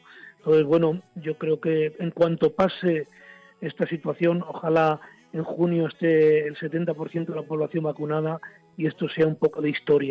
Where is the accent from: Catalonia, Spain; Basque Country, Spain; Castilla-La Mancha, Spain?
Basque Country, Spain; Ermua; Yo fundé un taller de teatro en mi pueblo, en Ermua, en el País Vasco